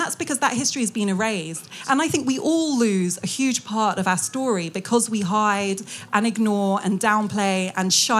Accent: Wimbledon, London, United Kingdom; because I grew up in Wimbledon, as I said, and I had a sense, and I think this prevails, that I live in Britain

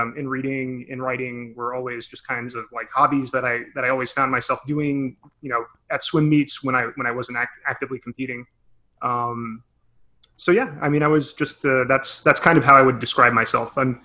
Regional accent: Connecticut, United States; growing up, I was just a kid growing up in suburban Connecticut. I lived there my entire life.

